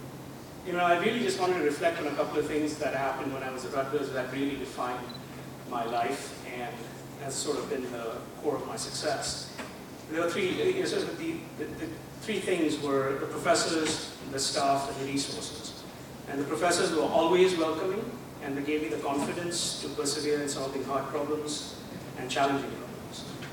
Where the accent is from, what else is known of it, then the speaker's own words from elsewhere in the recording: India; moved away; I came from India in 86 and took a passion for computing and really broke away from a family of medicos to be a computer scientist.